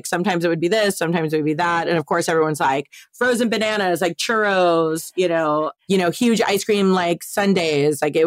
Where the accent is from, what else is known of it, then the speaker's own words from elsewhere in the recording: East Coast, United States; Like growing up on the East Coast, and obviously like all my family still lives on the East Coast.